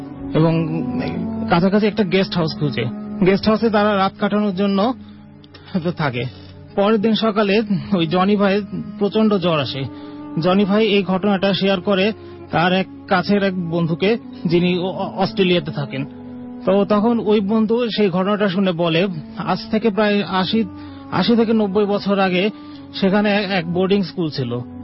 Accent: Dhaka, Dhaka Division, Bangladesh; আমি এসেছি India road farm gate থেকে।

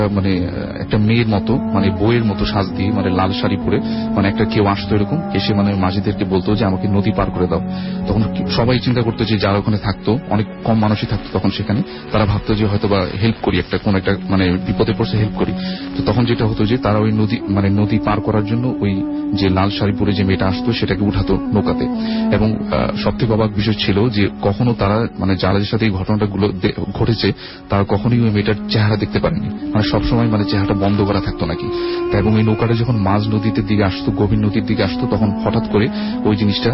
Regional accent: Dhaka, Dhaka Division, Bangladesh; পুরান ঢাকা থেকে এসেছি

